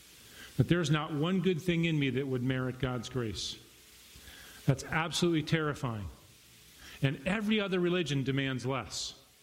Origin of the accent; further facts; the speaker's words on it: Hartford, Connecticut, United States; I grew up in Irish Catholicism in Hartford, Connecticut.